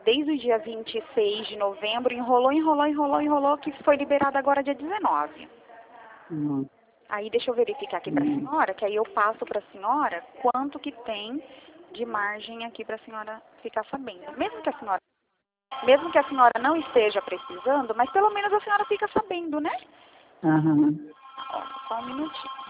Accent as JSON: {"language": "Portuguese", "region": "São Paulo", "country": "Brazil", "said": "nós somos aqui de São Paulo, interior de São Paulo."}